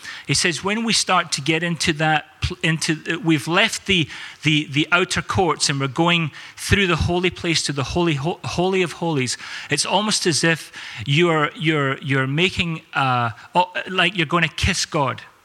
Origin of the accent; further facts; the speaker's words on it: South Africa; And growing up in South Africa, everything is like, don't worry, be happy, man.